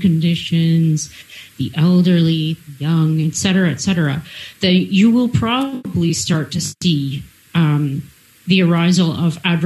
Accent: Canada; and I'm a Canadian.

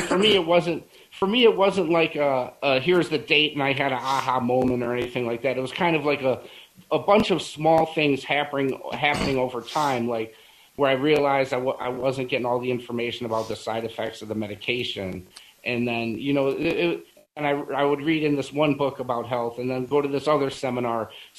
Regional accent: Illinois, United States; I grew up in Illinois

